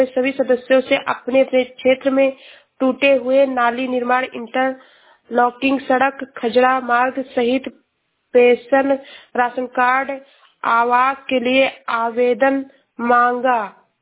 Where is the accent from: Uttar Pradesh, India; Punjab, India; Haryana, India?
Uttar Pradesh, India; मैं जिला श्रावस्ती से हूँ।